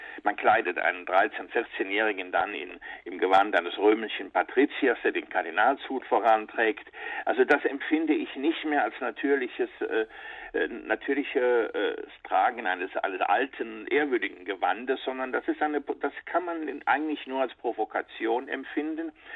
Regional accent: Rhineland, Germany; dann fällt mir als Rheinländer ein alter Kölner Karnevalsschlager

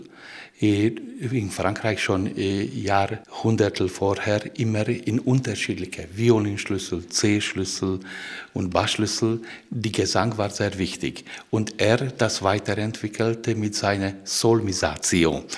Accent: Kecskemét, Bács-Kiskun, Hungary; German is a second language; Also diese Stadt, meine Geburtsstadt, erst einmal liegt zwischen Budapest und Szeged.

